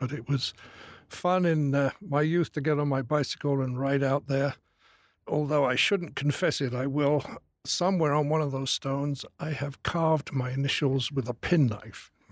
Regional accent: Salisbury, South West England, United Kingdom; born there; I was born in Wiltshire, in the town of Salisbury, which is famous for a 900-year-old Gothic cathedral in which I was baptized.

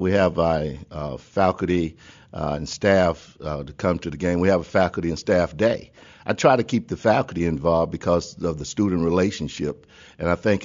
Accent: Charlotte, North Carolina, United States; I was born and raised here in Charlotte.

